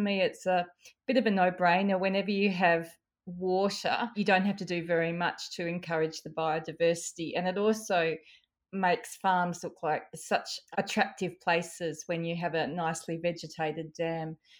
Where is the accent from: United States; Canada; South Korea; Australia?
Australia; Victoria; from South Gippsland, and my husband and I have a beef cattle farm